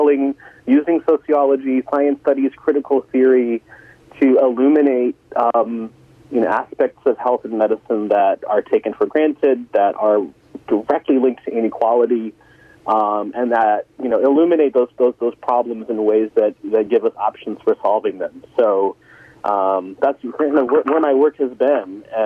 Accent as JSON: {"language": "English", "town": "Atlanta", "region": "Georgia", "country": "United States", "lives_now": "Connecticut, United States", "said": "My family and I moved here from Atlanta. where I had been a professor of sociology at Georgia State for many years. I was originally from Atlanta"}